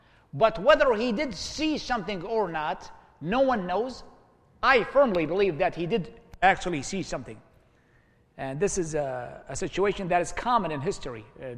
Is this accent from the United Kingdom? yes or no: no; Iraq; I was born and raised in Iraq.